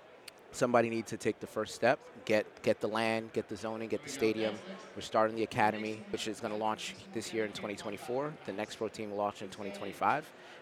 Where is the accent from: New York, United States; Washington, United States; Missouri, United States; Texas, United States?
New York, United States; Bronx; So, born and raised in the Bronx, son of immigrants from St. Kitts and Nevis, Caribbean family. Had the opportunity to go to prep school in Connecticut.